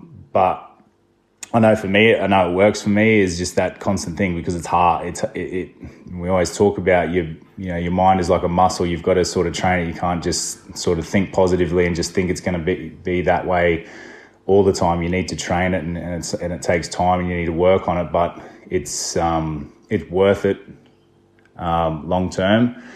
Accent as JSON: {"language": "English", "region": "Queensland", "country": "Australia", "tie": "born or raised there", "said": "growing up in North Queensland"}